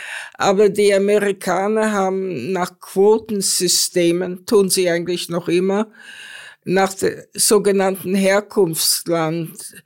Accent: Vienna, Austria; Ich bin zwar in Wien geboren und war in Wien, aber ich habe eine Kleinstadt sehr gern.

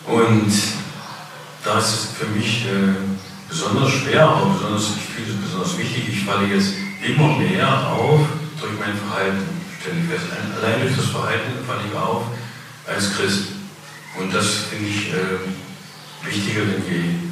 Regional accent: East Germany, Germany; Ich bin auch ein Kind der DDR, wie Sie, und haben es auch erlebt, wie man als Christ in der DDR gelebt hat

